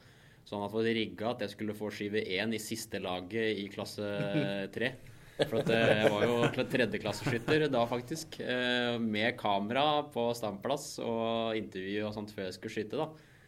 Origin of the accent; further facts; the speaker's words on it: Mysen, Østfold, Norway; så var det noen kompiser hjemme på Mysen som inviterte meg og spurte meg og lyst til å være med og skyte på Eisbergbanen.